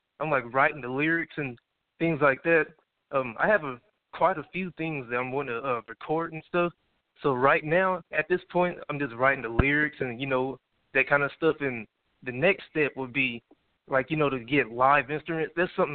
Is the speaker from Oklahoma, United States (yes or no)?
yes; Okmulgee, Oklahoma, United States; you know, I'm from Oklahoma, a small town, Okmulgee, Oklahoma, so there's not too many opportunities around here unless you, like, go to Tulsa or Oklahoma City.